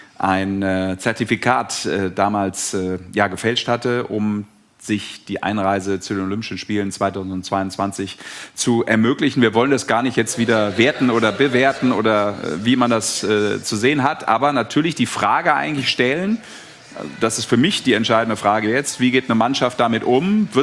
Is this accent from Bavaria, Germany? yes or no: no; Düsseldorf, North Rhine-Westphalia, Germany; Aber ich als Düsseldorfer darf das nochmal sagen.